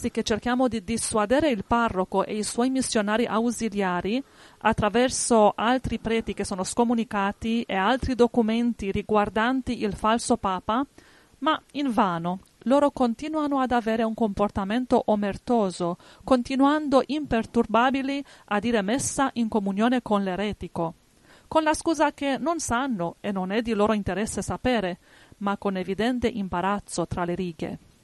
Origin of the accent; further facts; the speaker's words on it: Albania; c'era la dittatura nel mio paese, cioè in Albania.